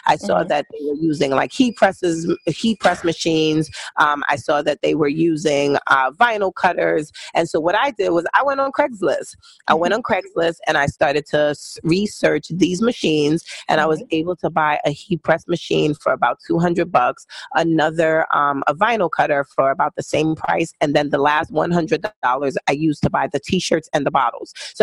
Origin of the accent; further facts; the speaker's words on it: Brooklyn, New York, United States; now in Baltimore, United States; I am from Brooklyn, New York, but I live in Baltimore, Maryland, and I've been here for almost 10 years now.